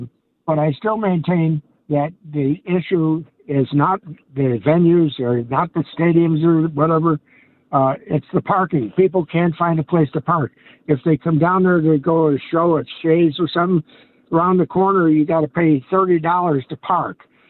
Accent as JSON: {"language": "English", "town": "Buffalo", "region": "New York", "country": "United States", "tie": "born or raised there", "said": "Seeing that I grew up in Buffalo and everything, but what I see now is like they're crooks."}